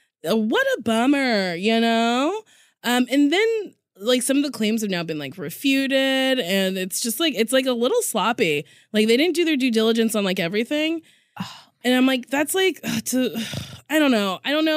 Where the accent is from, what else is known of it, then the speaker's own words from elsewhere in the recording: Lincroft, New Jersey, United States; New Jersey. Jersey. You can't hear the trash. Middletown, New Jersey, Monmouth County.